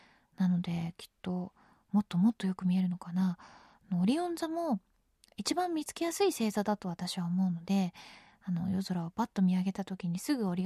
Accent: Tokyo, Japan; やっぱり東京育ちの私にはちょっと羨ましい青春

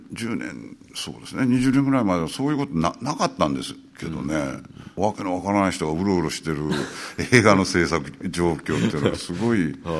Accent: Kobe, Hyogo, Japan; 昔僕は地元が神戸なんで

